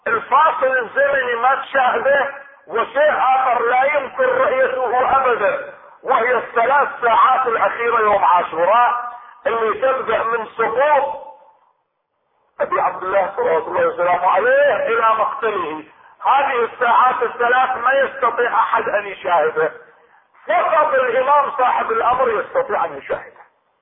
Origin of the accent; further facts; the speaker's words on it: Iraq; 7 معصومين 7 ائمة عندنا في العراق.